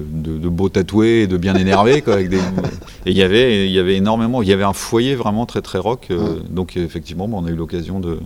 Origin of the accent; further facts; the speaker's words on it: Morlaix, Brittany, France; je suis originaire de Morlaix, donc qui est à 60 bornes de Brest